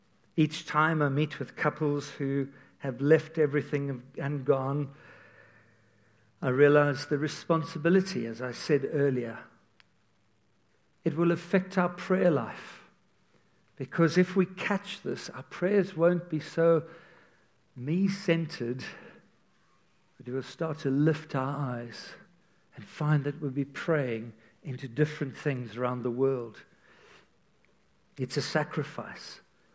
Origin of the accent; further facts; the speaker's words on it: Montana, United States; Serious? We're from Montana.